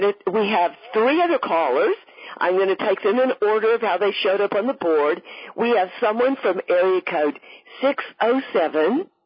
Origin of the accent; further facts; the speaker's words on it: Texas, United States; I have a major art exhibit in my hometown in Texas where I want to relocate all of my paintings before the move